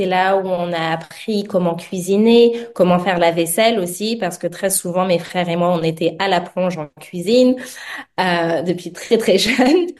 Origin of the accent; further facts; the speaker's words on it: France; moved away as an adult; now in Australia; moi j'ai quitté la France en 2010. Et à la base, c'était pour faire mon semestre à l'étranger.